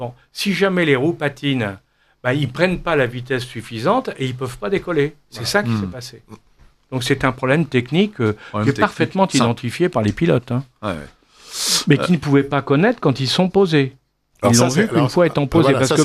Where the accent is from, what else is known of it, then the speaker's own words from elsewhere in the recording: France; moi, je suis français.